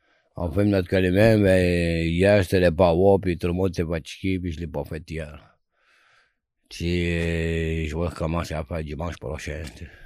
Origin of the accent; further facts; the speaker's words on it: Lac-Simon, Quebec, Canada; puis je suis originaire de Lac-Simon, puis Atikamekw.